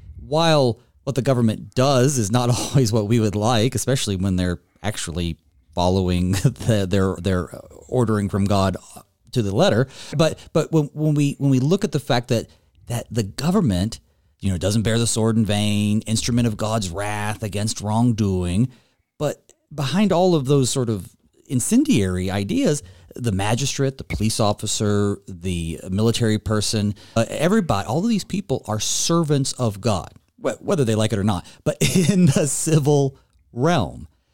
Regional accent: Winston-Salem, North Carolina, United States; I'm a Southern boy. You're in Gainesville. I'm from Winston-Salem, right? North Carolina.

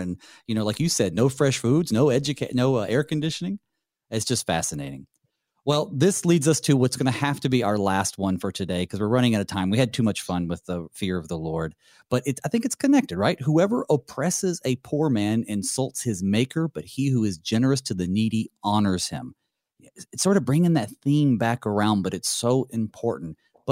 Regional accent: North Carolina, United States; But the point is, I'm from North Carolina and we have the Biltmore Estate.

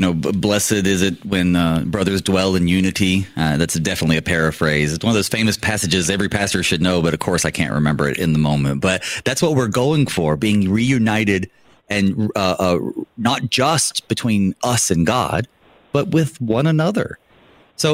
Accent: North Carolina, United States; He's a retired pastor living in South Carolina. I'm from North Carolina, so he's down my way.

